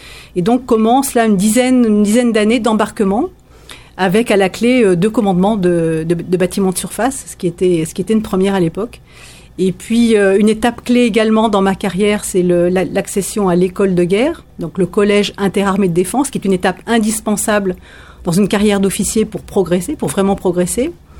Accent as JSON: {"language": "French", "region": "Auvergne-Rhône-Alpes", "country": "France", "said": "Oui, alors effectivement, je suis originaire de Savoie. Donc, je suis plutôt montagnarde."}